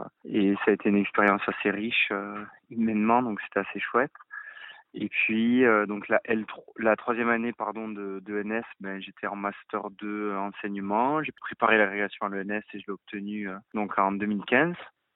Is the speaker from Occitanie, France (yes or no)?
yes; Occitanie, France; Moi, je viens de l'Hérault, j'ai grandi pas très loin de Béziers